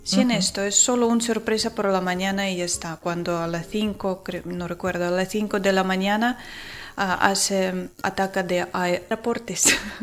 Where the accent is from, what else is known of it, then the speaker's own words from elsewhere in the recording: Ukraine; Spanish is a second language; moved away as an adult; Yo sé porque en Ucrania vive mi madre, uh-huh. en mi país. En mi ciudad, perdón.